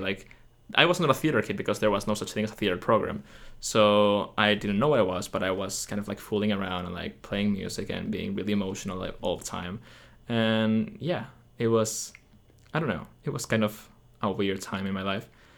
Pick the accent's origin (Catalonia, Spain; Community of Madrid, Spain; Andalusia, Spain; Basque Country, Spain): Community of Madrid, Spain; Madrid; So, I grew up in Madrid, in Spain. It's a very hard place to describe in many ways.